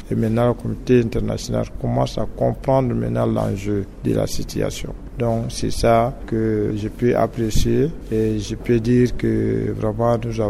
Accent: Central African Republic; Moi, je suis centrafricain

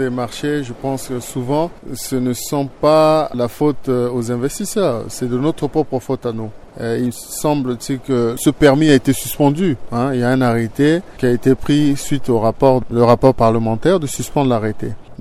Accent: Central African Republic; je ne suis pas rancunier, mais je demeure vigilant en tant que Centrafricain.

